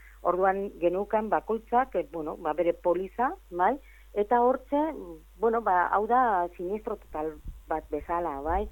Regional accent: Trintxerpe, Basque Country, Spain; born there; ni printzerpen jaio nintzen, bai?

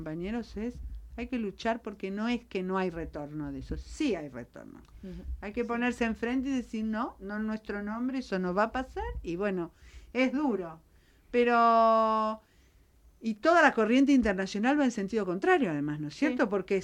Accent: Argentina; en mi país nosotros denunciamos maltrato y tortura

